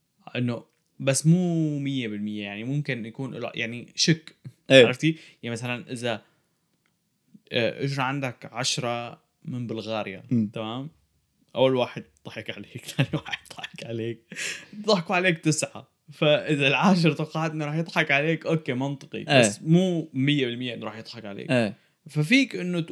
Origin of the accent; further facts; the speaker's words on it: Syria; now in Canada; سوري انا سوري بس